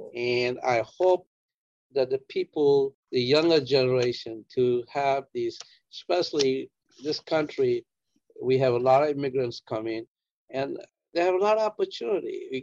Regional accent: India; I grew up in India.

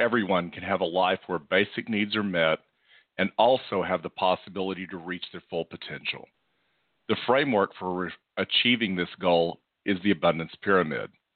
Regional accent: Texas, United States; now in Chesterfield, United States; And this South Texas boy is just not used to that.

